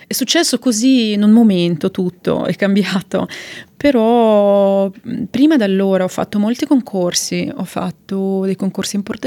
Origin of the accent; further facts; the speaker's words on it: Central Russia, Russia; also born or lived in Moldova; now in Milan, Italy; la mia casa è in Italia, però io sono un soprano russo. Sono nata in Moldavia, però in una famiglia russa, e quando ero piccola ci siamo trasferiti in Russia centrale e sono russa e ci tengo a precisarlo.